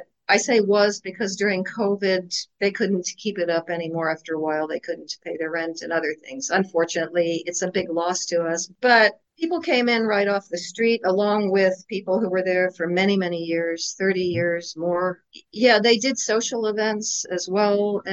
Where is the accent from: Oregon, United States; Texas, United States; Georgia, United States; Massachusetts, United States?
Oregon, United States; Portland; I'm from Portland, Oregon.